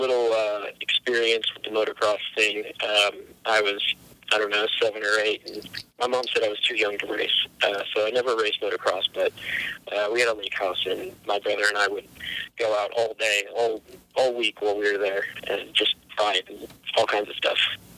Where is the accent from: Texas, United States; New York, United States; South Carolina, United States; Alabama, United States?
Texas, United States; Dallas; also born or lived in Kansas City, United States; I only lived there for a couple of years, and then my dad got a job down here in Dallas. So moved down here and grew up here.